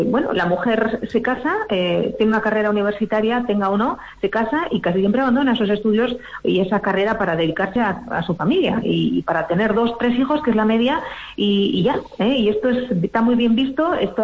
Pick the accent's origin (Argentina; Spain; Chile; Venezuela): Spain; No olvidemos que para nosotros como europeos y como españoles podemos pensar o puede parecer que es una cuestión nimia, ¿verdad?